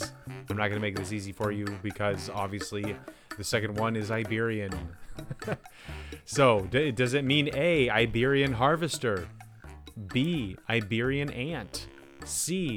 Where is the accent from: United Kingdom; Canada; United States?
United Kingdom; England; and we're just saying messers because we're English.